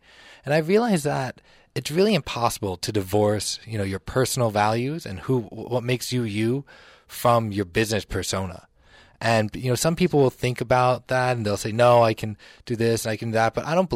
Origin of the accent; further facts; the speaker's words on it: West Palm Beach, Florida, United States; I'm from Florida, from West Palm Beach area, grew up here, went away, but came back because Dad got ill.